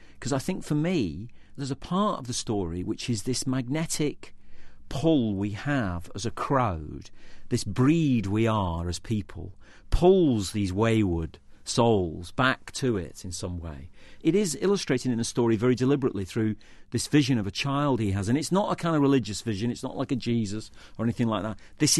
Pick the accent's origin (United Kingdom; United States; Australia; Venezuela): United Kingdom; Manchester, North West England; I'm from Manchester, an industrial city in the northwest of England